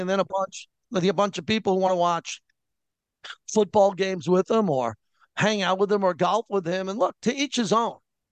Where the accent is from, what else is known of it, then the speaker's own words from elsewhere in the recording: Austin, Texas, United States; well, no, I'm from Austin, Texas, and I'm really 26